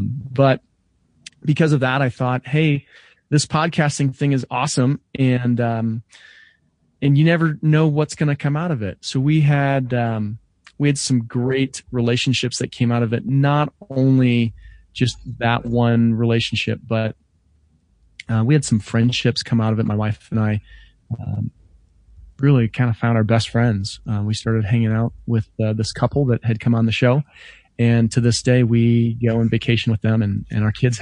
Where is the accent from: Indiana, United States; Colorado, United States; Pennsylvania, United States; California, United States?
Colorado, United States; Denver; If you couldn't tell, I'm not from Australia. I'm from Denver, Colorado. And so that's literally on the other side of the world.